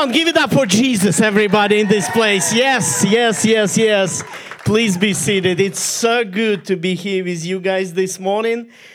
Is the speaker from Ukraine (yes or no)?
yes; Ukraine; first language Ukrainian; English is a second language; English language is not my first language, not either my second language. I always say when I'm preaching English, my native language, which is Ukrainian. I think in Russian, I speak in English